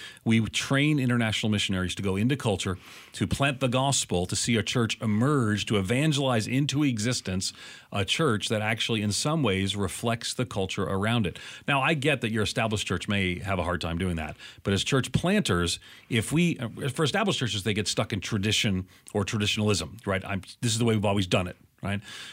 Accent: New York, United States; I just left this church I planted in Tennessee. Man, I'm a New Yorker. I mean, I grew up as a non-Christian, an Irish Catholic home.

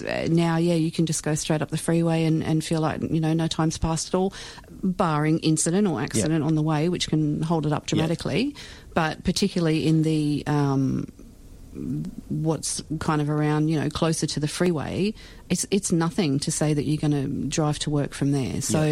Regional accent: Lambton, New South Wales, Australia; I grew up in Lambton, so Lambton Pool was, and still is, you know, quite a good pool

